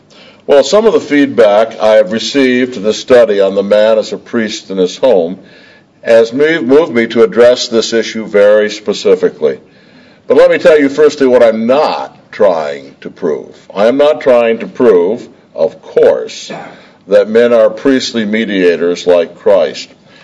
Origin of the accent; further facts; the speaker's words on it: Michigan, United States; I'm from Michigan, and one of the clearest geographical marks of North America are the Great Lakes